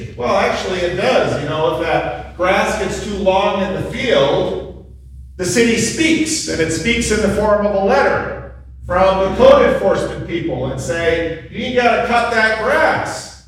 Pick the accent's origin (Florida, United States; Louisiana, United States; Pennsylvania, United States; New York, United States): New York, United States; When I was growing up outside New York City is often called the Big Apple.